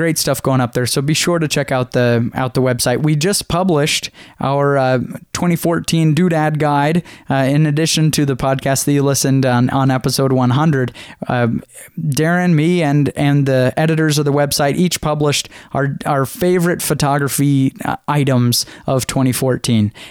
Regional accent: Boise, Idaho, United States; I'm shooting a wedding on May 22nd and 23 in Boise, in my hometown

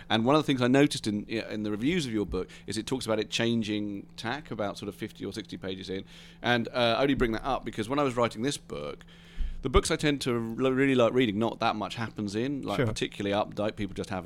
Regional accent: England, United Kingdom; No, I think as an English writer, you don't...

